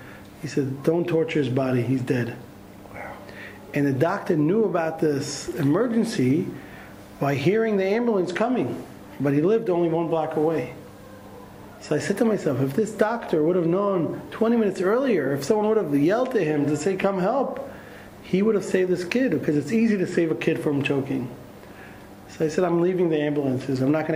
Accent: Jerusalem, Jerusalem District, Israel; When I was a kid, I grew up in Jerusalem. I was born and raised here. And when I was about 6 years old, I grew up in Beit Vegan

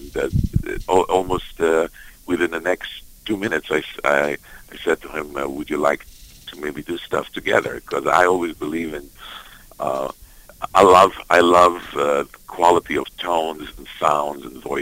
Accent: Israel; English is a second language; the style that I grew up with in Israel as a young boy.

